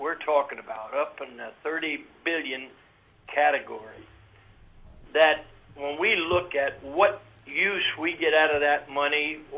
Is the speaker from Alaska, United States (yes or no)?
yes; Cooper Landing, Alaska, United States; I am from Cooper's Landing.